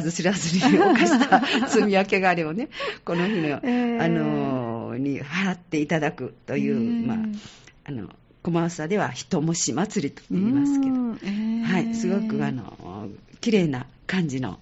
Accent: Sanda, Hyogo, Japan; かつての、三田、私の実家もそうだったんですけども、冬に麦を植えます、それから夏に稲、いわゆる二毛作ですね

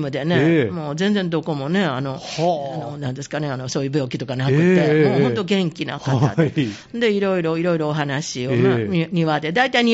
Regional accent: Kadoma, Osaka, Japan; 私、門真の出身なんですけど

